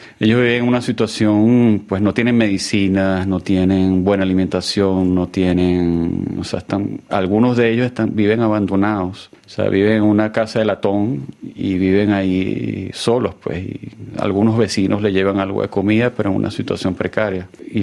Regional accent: Venezuela; Por registrar lo que sucede en mi país, pues. Y ya después, bueno, colaborando con algunos medios internacionales. Pues sí, la importancia que tiene fotográficamente es, bueno, es registrar el duro momento que vive Venezuela actualmente.

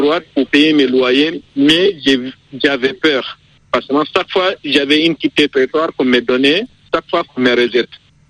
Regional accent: Guinea; je suis guinéen. Je suis arrivé ici le 15 septembre 2000.

